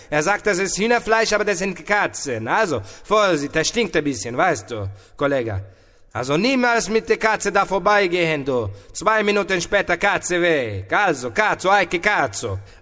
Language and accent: German; Delhi, India; German is a second language; Ich komme aus Delhi.